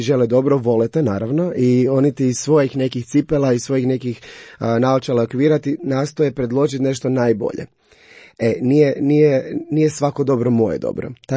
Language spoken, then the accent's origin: Croatian; Cres, Primorje-Gorski Kotar County, Croatia; to je bio 7. mjesec, kod nas na Cresu već počinje sezona